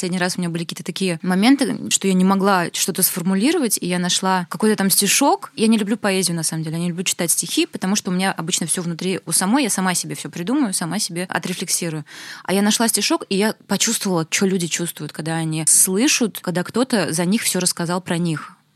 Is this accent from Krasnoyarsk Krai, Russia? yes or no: no; Naberezhnye Chelny, Tatarstan, Russia; Если я выросла в Набережных Челнах, где ничего не было...